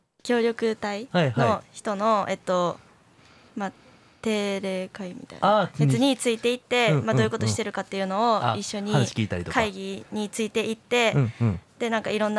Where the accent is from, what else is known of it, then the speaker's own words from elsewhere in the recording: Okayama, Japan; moved away as an adult; now in Kyoto, Japan; 地元岡山で地方創生地域活性化の活動をしており、大学進学を機に京都へ来て